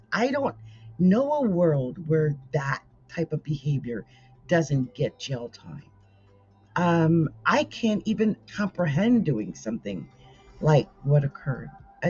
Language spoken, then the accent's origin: English; Seattle, Washington, United States; I mean, I am... not conservative, okay? I'm from Seattle. That should be everything you need to know. I mean, I've lived here for 13 years.